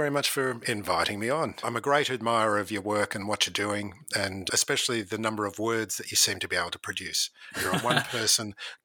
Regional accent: Sydney, New South Wales, Australia; I was born in Sydney and grew up in a wonderful, loving family.

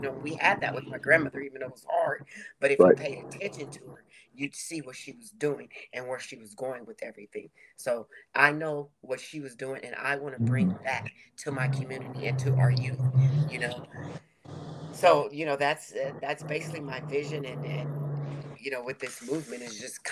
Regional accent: Oakland, California, United States; this movement is built around my growing up in Oakland and in my grandmother's house

